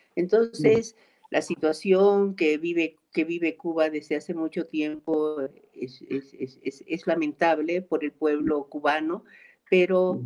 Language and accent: Spanish; Bolivia; como boliviana, debo rechazar esto, porque primero está mi país